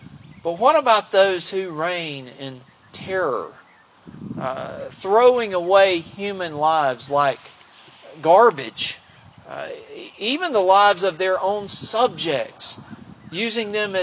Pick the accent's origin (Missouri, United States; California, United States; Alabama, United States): Alabama, United States; He wound up in prison down in my home state in Alabama for not quite a year for obstruction of justice.